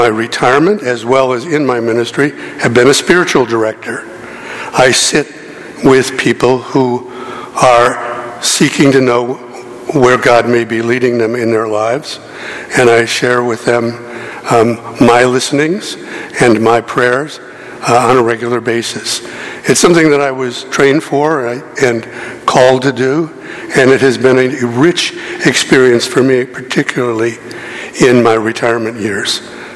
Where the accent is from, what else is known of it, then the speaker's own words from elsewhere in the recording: Chicago, Illinois, United States; I was born and raised here in Illinois. I should say Chicago, because some people say that's not really Illinois. So I went to school in Chicago.